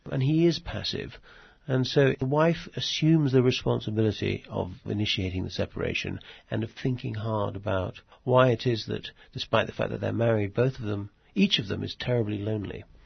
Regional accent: Netherlands; also born or lived in England / New York; I grew up playing in Holland

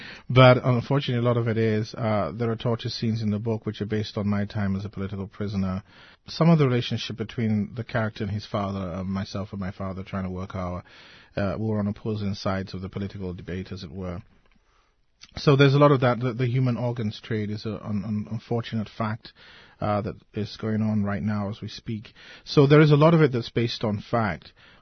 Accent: Afikpo, Ebonyi, Nigeria; I was actually born in Afikpa and raised there. So I'm very familiar with all the sort of manhood rituals and stuff that are performed there.

